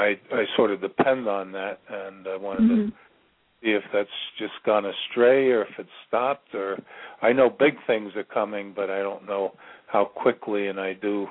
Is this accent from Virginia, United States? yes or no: yes; Ashland, Virginia, United States; I'm from Ashland, Virginia, too, Karen.